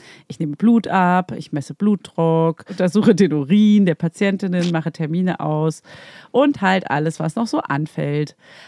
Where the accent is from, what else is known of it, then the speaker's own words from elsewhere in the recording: Austria; now in Germany; So nennt man es bei uns in Österreich, ja hier auch in Deutschland.